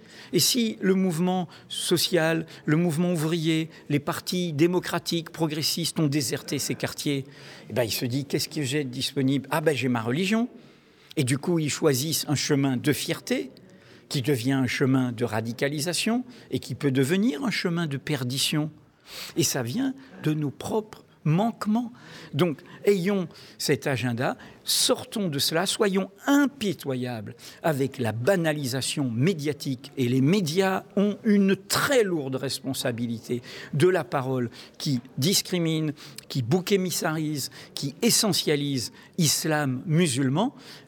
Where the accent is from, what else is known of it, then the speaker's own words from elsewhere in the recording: Brittany, France; Je suis un Breton